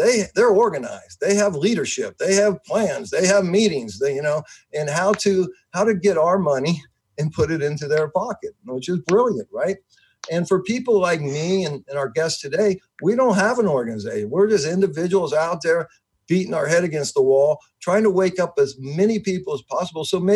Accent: United States; So I'm 61 years old. So I grew up in America. I was born in 57.

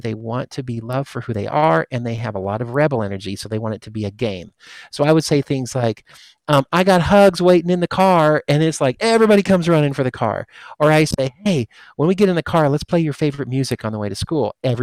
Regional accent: Kansas, United States; I'm from Kansas. So everyone knows about Kansas as Dorothy, right?

